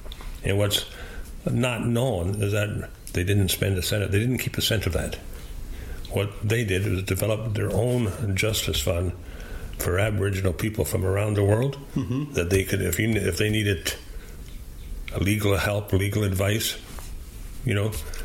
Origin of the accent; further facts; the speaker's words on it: Canada; as a Canadian, I take great offense to that. Okay, because I'm always very proud of this country